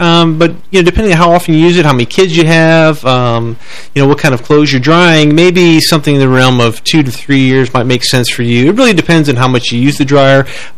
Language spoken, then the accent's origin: English; Chicago, Illinois, United States; originally I grew up outside of Chicago. I'm a Chicago suburbanite